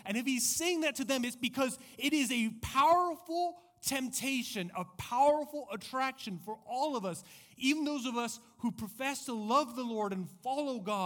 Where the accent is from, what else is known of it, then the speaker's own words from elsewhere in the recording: Santiago, Santiago Metropolitan Region, Chile; now in United States; I grew up in Chile. I grew up in Santiago. It's the place that I, you know, it's still hard not to, for it to feel like home. And it was so interesting going back to Chile after living 4 years in the States